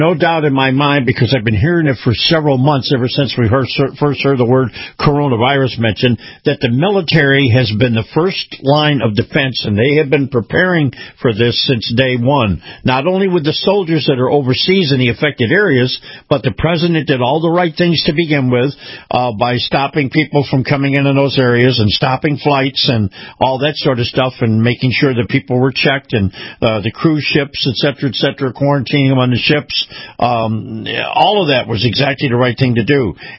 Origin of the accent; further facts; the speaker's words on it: Florida, United States; But in my home state of Florida, our Governor Ron DeSantis yesterday afternoon decided to declare a public health emergency in Florida